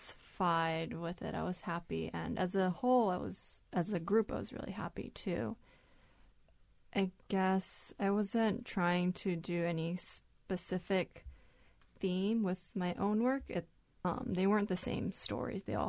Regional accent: Japan; I grew up in Japan, so I'm used to a lot of visual narratives.

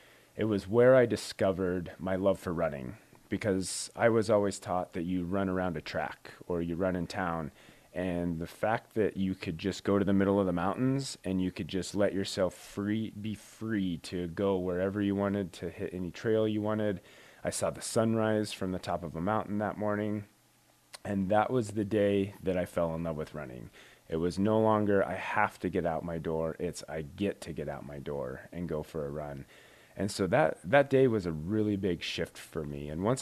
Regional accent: Wheatland, Wyoming, United States; I grew up in a small town, Wheatland, which is much similar. It's very similar to the city, to the town of Kenai.

